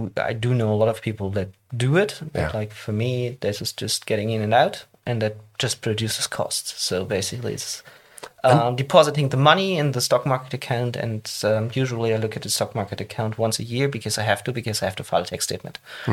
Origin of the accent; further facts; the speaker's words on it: Hanover, Lower Saxony, Germany; English is a second language; I'm originally from Hanover, so I grew up with the Scorpions.